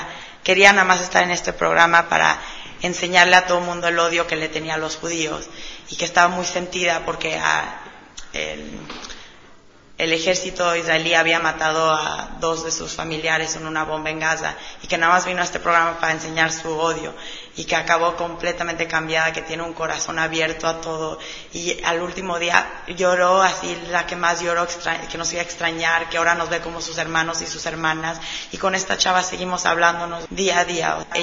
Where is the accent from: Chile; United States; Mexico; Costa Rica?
United States; San Diego, California; Vivo en San Diego, yo soy la americana de San Diego, pero mi familia es mexicana de un lado y del lado de mi madre son españoles. Está un poquito de todo.